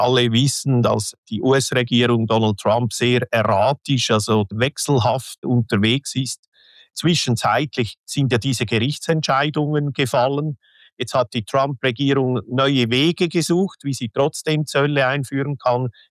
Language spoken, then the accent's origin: German; Central Switzerland, Switzerland; ich komme aus der Zentralschweiz